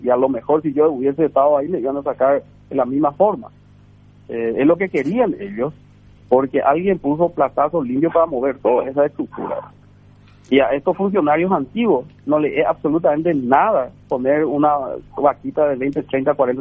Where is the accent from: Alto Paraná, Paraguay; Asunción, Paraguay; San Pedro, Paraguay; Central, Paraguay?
Alto Paraná, Paraguay; yo soy oriundo de Alto Paraná